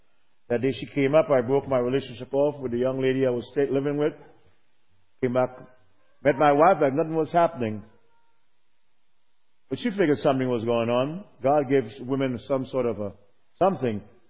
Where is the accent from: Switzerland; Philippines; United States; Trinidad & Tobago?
Trinidad & Tobago; Right after Trinidad, 7 miles from the coast of Trinidad, is South America, which is Venezuela. We're 7 miles from Venezuela.